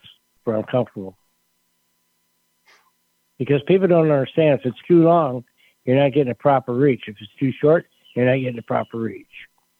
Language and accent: English; Niagara Falls, Ontario, Canada; I'm from Niagara Falls area near Toronto